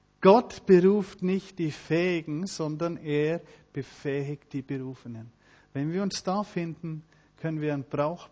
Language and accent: German; Switzerland; Wir haben ja viel Berge bei uns in der Schweiz und wenn wir da oft einmal in der Alp sind zum Wandern